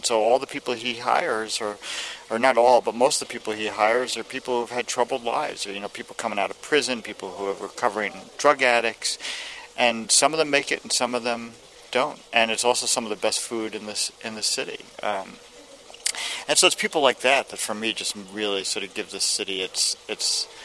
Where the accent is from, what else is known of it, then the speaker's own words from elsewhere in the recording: New York City, New York, United States; I'm from New York, and New York is always thinks of itself as the center of the universe, and it is, you know, but also New York is sui generis.